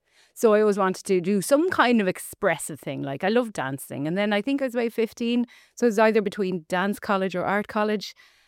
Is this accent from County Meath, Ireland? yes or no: no; Greystones, County Wicklow, Ireland; Dad is Singaporean, mum's from Kimmage. And yeah, I mean, like I grew up in Greystones in the 80s.